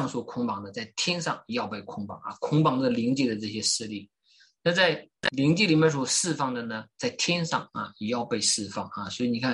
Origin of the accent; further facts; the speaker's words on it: China; 你看我们中国人说，那个有些人呢，就是破坏人家的家庭，叫狐狸精哈。